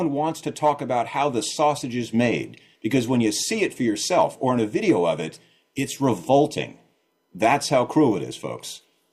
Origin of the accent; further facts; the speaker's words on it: New York, United States; when I grew up in New York State in the 1960s and 70s.